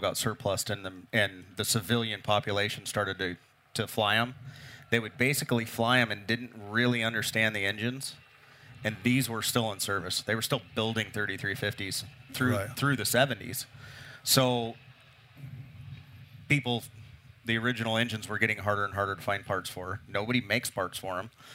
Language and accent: English; United States; The only thing the Americans built that it's will, and I'm biased because I'm American, I guess, but the only better airplane is a Bearcat.